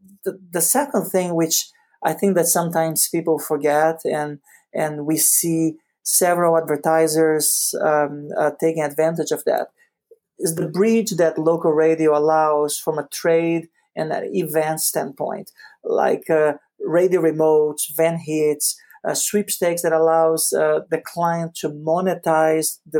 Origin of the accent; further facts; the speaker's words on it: Rio de Janeiro, Brazil; I came from back in Brazil when I was born and raised in Rio. I came from a radio family.